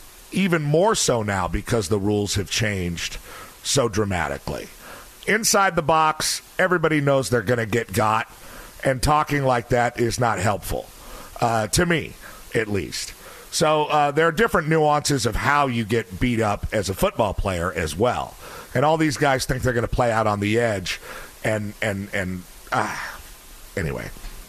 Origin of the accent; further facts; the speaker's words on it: United States; I was just another front runner like every other American white kid or whatever in suburbia.